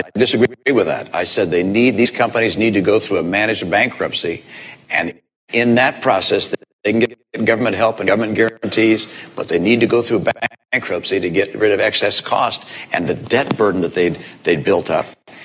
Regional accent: Detroit, Michigan, United States; I'm a son of Detroit. I was born in Detroit.

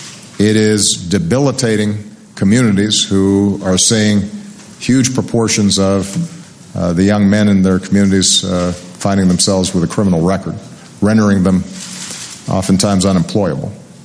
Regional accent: Chicago, Illinois, United States; including my hometown of Chicago

